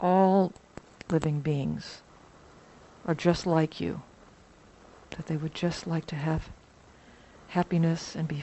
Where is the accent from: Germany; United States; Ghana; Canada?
United States; New Orleans, Louisiana; Like I said, I grew up in New Orleans.